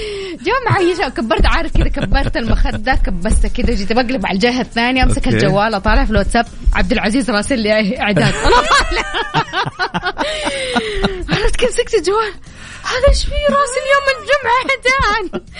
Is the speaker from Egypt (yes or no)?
no; Taif, Makkah Province, Saudi Arabia; لا أنا من مواليد الطايف